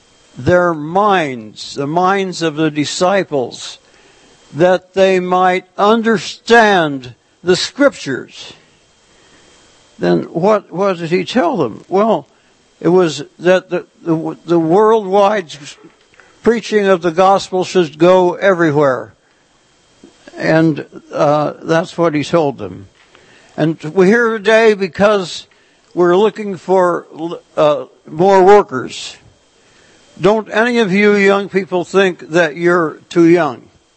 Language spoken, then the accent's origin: English; Portland, Oregon, United States; born there; I was born in Portland, Oregon